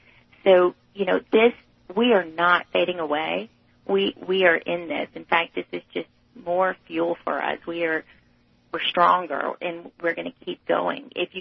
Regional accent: Georgia, United States; You know, I'm from Georgia. I grew up with hunters. I grew up with guns in my home.

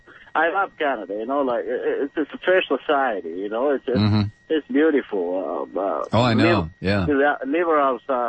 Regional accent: Ethiopia; also born or lived in Italy; No, I came from Ethiopia.

